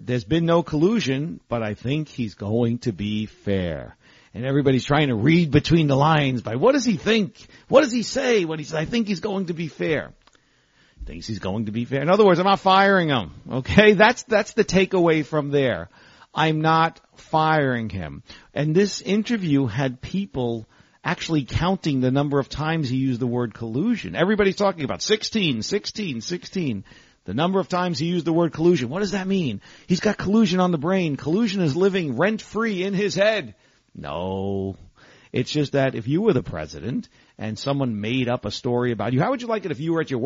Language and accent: English; Bronx, New York, United States; He's from Queens. I'm from the Bronx. So I speak Trump.